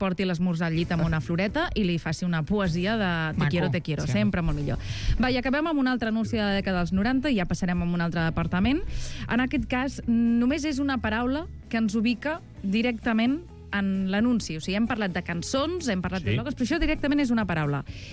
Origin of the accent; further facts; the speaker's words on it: Montblanc, Catalonia, Spain; una noia del meu poble, de 50 habitants, és a dir, jo soc de Montblanc i de l'illa, el poble de costat